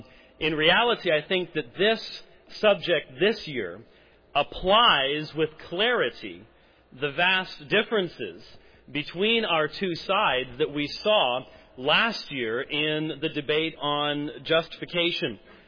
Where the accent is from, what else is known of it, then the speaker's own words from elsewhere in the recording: Arizona, United States; So, of course, I come from Arizona, and that means there's all sorts of stuff in your air that I don't encounter but once a year